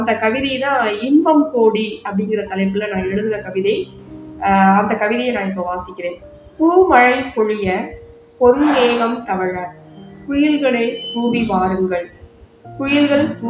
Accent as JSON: {"language": "Tamil", "town": "Madurai", "region": "Tamil Nadu", "country": "India", "tie": "born or raised there", "said": "நான் மதுரையில தான் பிறந்து வளர்ந்தது எல்லாமே, நான் படித்தது வளர்ந்தது எல்லாமே மதுரையில தான். மதுரை தான் என்னுடைய நேட்டிவ் பிளேஸ்."}